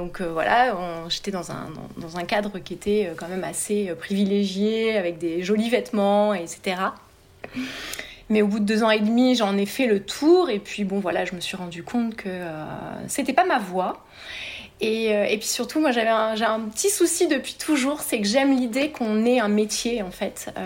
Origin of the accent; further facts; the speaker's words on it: Normandy, France; puisque je suis normande à la base et aller vivre toute seule à Paris, ça me faisait très très très peur.